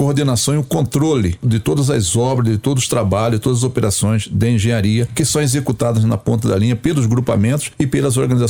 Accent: Cuiabá, Mato Grosso, Brazil; Eu sou cuiabano e eu fui muito influenciado

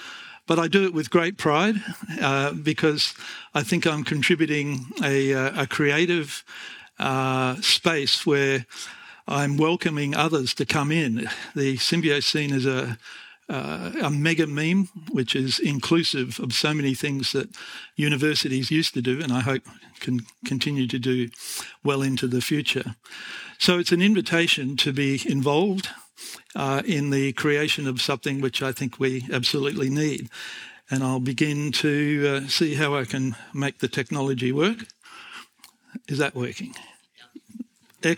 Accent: Perth, Western Australia, Australia; a bird-loving, nature-loving boy growing up in Perth, the most isolated capital city in the world, ended up writing a book about earth emotions.

